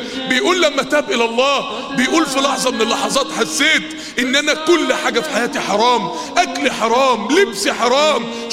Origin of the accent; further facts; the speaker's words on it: Mansoura, Dakahlia, Egypt; كل ما نادي كان مهجور عندنا في المنصورة دخلته كده من أيام